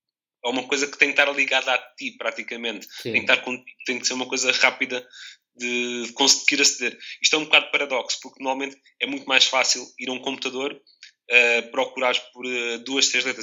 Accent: Almada, Setúbal, Portugal

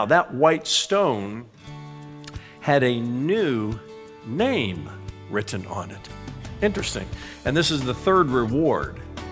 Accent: Indiana, United States; I am from Indiana

